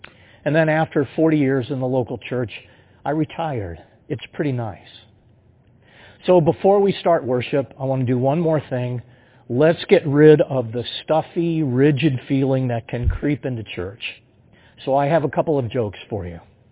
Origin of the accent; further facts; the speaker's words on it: Akron, Ohio, United States; I grew up in Akron, the first of five children.